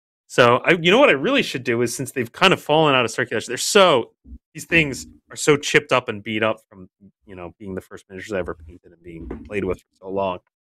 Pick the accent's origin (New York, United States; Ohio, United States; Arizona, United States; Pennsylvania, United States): New York, United States; Long Island; I'm growing up on Long Island just outside of New York City.